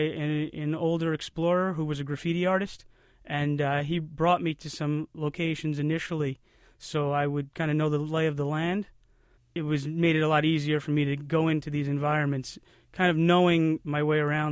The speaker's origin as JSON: {"language": "English", "town": "Brooklyn", "region": "New York", "country": "United States", "tie": "born or raised there", "said": "Yes, I am. I'm born and raised in Brooklyn, and I've lived in the city for 33 years now."}